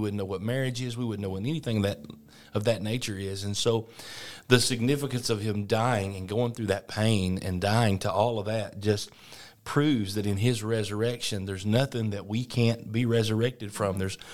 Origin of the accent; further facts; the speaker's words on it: Sylacauga, Alabama, United States; You know, I grew up here in Sylacauga, and by the time I was 17, I was a part of WYEA Radio in the beginning